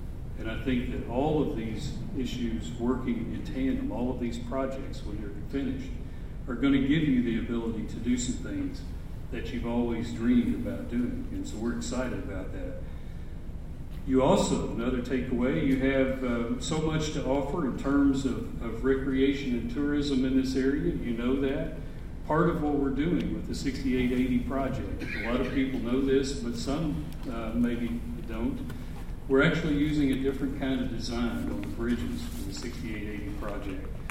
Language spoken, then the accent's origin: English; Princeton, Kentucky, United States; I grew up in Princeton, my family was not particularly well off, but I chose to go the community college route.